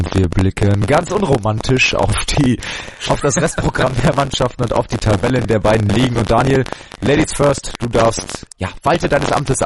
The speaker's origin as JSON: {"language": "German", "region": "Hesse", "country": "Germany", "said": "jetzt als Hesse kann ich sagen"}